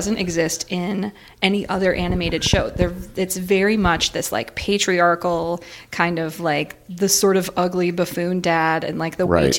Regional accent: Ann Arbor, Michigan, United States; So here's the truth. I come from Ann Arbor, Michigan, where there are fairy doors.

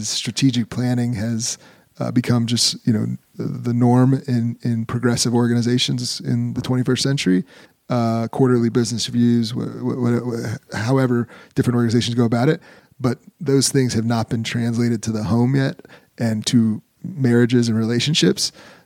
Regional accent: Atlanta, Georgia, United States; myself and my co-founder, like, we are, born and raised in Atlanta.

